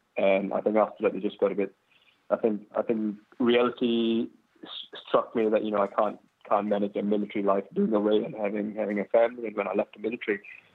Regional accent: Malaysia; also born or lived in United Kingdom; Okay, so I grew up in Malaysia, as my sister did, but then I was educated in the UK. I went to university in Scotland, and went to med school in Scotland.

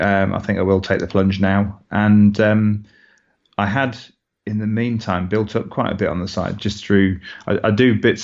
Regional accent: Birmingham, West Midlands, United Kingdom; now in Huddersfield, United Kingdom; So I'm from Birmingham originally. My wife, I live up in Huddersfield nowadays

